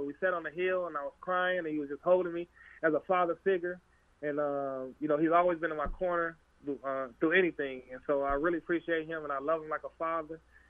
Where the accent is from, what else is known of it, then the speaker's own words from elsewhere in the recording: Chicago, Illinois, United States; Growing up in Cabrini Green, if I'd have known that, I probably had a different outcome in life.